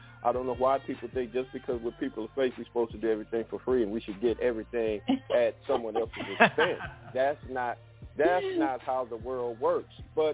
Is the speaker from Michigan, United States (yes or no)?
yes; Detroit, Michigan, United States; Okay, now Greg, you do remember I grew up in Detroit, right?